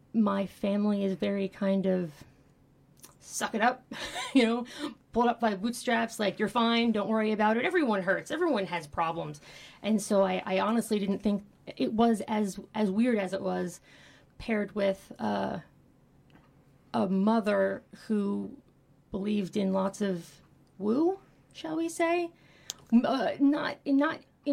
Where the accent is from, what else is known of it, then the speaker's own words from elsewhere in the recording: New Jersey, United States; I'm from New Jersey.